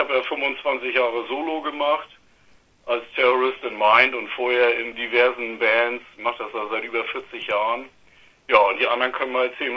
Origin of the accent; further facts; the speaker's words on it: Lüneburg, Lower Saxony, Germany; Auf einmal merkt man, wir sind ja alle aus Lüneburg.